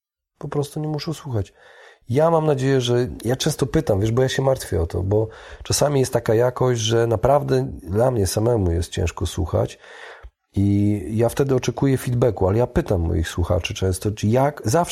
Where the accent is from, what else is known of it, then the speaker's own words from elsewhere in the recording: Białystok, Podlaskie Voivodeship, Poland; accent: sing-song; now in Warsaw, Poland; Już mieszkam tyle lat w Warszawie, już pozbyłem się niby tego akcentu, ale czasami tak jakoś tak za śpiewem mówię, bo pochodzę z Białegostoku.